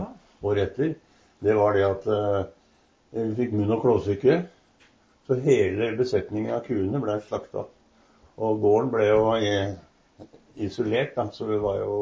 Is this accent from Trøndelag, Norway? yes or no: no; Oslo, Norway; born there; jeg ble født i Oslo da.